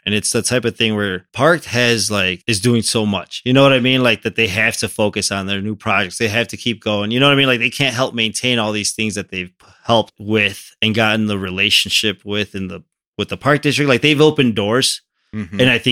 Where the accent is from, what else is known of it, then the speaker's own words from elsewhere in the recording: Cicero, Illinois, United States; we grew up in Cicero. Summit's 10 minutes away.